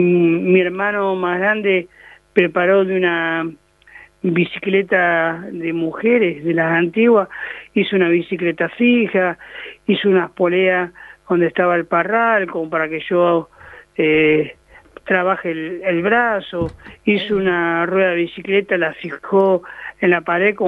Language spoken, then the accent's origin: Spanish; Lanús, Buenos Aires Province, Argentina; O sea, yo soy de Lanús y de ahí se tenía que ir hasta Campo Mayo